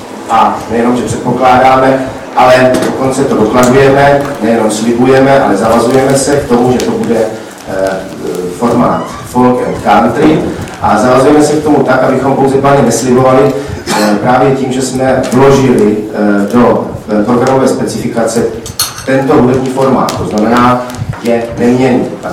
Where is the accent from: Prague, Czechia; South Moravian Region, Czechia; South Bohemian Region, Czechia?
South Moravian Region, Czechia; Brno; a že můžu říct, že jako Brňák